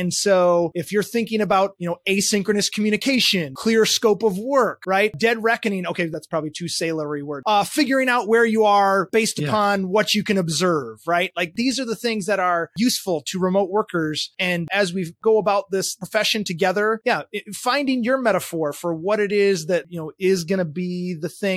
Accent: Grand Rapids, Michigan, United States; I grew up in Grand Rapids, Michigan, and was fortunate enough to grow up sailing with my grandparents

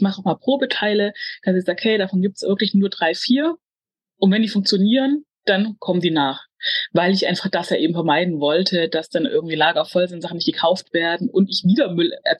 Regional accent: Stuttgart, Baden-Württemberg, Germany; Also ich komme aus Stuttgart.

